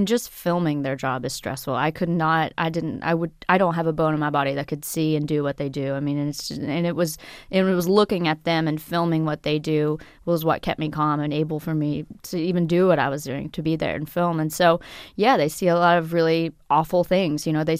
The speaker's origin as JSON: {"language": "English", "region": "West Virginia", "country": "United States", "tie": "born or raised there", "said": "I love West Virginia. I love my home state."}